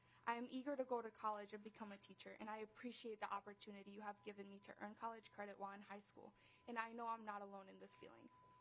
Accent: Colombia; English is a second language; now in Minnesota, United States; I came from Colombia where all my teachers knew me and they all looked like me. However, when I came here and I moved to Minnesota

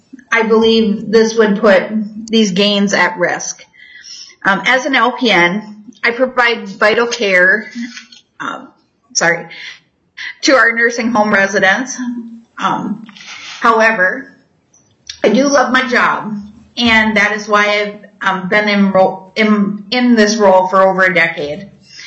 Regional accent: Worthington, Minnesota, United States; I'm from Southwest Minnesota, Worthington.

